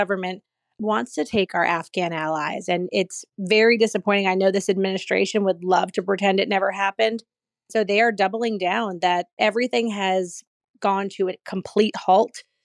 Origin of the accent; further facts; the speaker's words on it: United States; Because as an American, I would not feel safe being in another country that the U.S. government is going to help me.